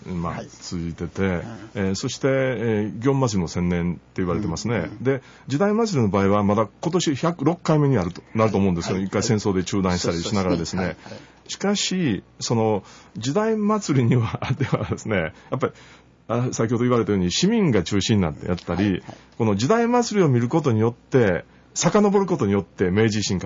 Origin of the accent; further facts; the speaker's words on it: Kyoto, Japan; born there; also born or lived in Washington, United States; 僕は京都市民で、特にローカルの一区ってものは、やはり最も世界で綺麗なところが実は鴨川の近くの自分が生まれたところということに気がついたんですね。